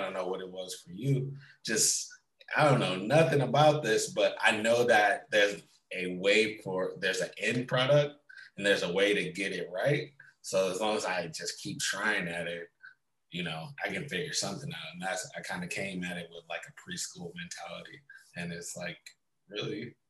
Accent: Oakland, California, United States; Cause I think I was real fortunate growing up in West Oakland and like having the kind of teachers that I have.

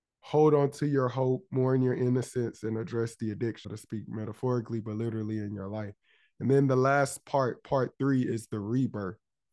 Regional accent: Palestine, Texas, United States; a lady from my hometown of Palestine, Texas.

